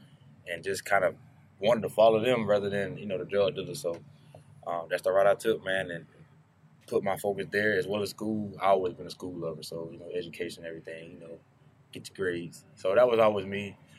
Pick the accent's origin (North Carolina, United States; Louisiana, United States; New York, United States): North Carolina, United States; Tarboro; Yeah, growing up in Tarboro, man, you know, on the east side.